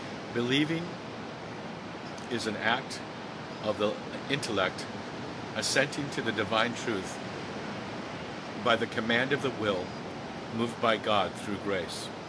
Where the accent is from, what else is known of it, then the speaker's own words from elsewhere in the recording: Hawaii, United States; And so aloha means to is love, and I'm from Hawaii.